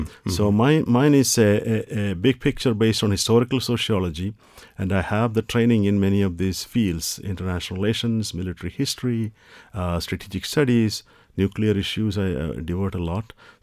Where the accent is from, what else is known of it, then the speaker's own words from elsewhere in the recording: India; But I am of South Asian origin. I'm originally from India.